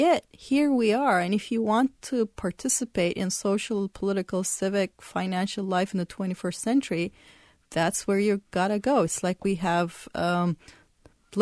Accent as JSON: {"language": "English", "country": "Turkey", "said": "We had Gezi in my home country of Turkey."}